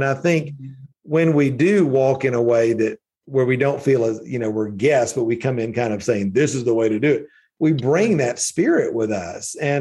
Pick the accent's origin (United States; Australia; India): United States; Atlanta, Georgia; And so, there I am coming out of the Bible Belt, you know, growing up in Atlanta my whole life in the middle of church culture.